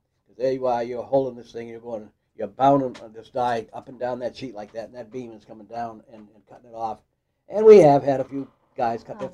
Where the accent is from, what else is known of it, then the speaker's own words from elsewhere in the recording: Haverhill, Massachusetts, United States; born there; also born or lived in Lowell / Maine; I was born in Haverhill, Mass. And then my folks moved to Lowell.